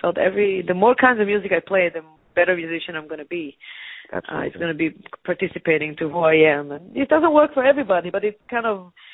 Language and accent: English; Tel Aviv, Tel Aviv District, Israel; moved away; I came from Israel, from Tel Aviv, from the big city